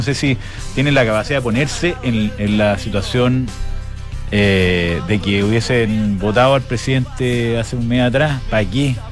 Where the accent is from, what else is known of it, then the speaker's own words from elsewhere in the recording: Chile; porque somos todos chilenos y todos queremos más o menos lo mismo